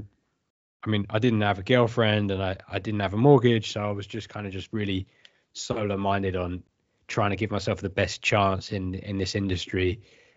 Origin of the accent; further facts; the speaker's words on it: London, United Kingdom; So, born and raised in London